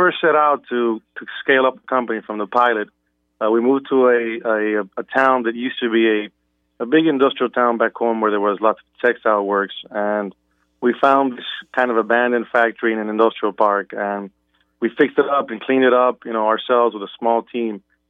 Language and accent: English; Dominican Republic; English is a second language; We're from the Dominican Republic. What do we have here that we can make from scratch and make a product and take over the world?